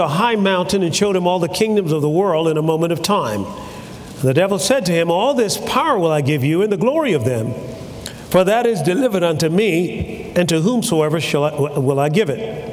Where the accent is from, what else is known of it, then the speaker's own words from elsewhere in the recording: United States; some of you might think these things happen to me that I could get blessed and all that because I'm from the United States of America.